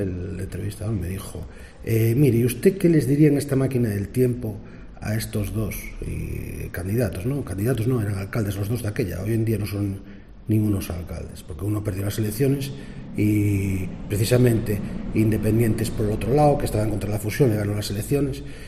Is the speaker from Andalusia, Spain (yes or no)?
no; Oza de los Ríos, Galicia, Spain; born there; Yo nací en Oza de los Ríos y ahora, pues mira, fusioné y ahora soy Oza de los Ríos de Cesuras. Y mi abuela era maestra de Cesuras